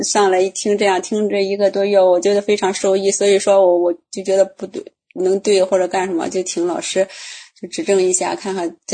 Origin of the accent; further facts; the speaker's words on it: Dongying, Shandong, China; 山东的，山东东营。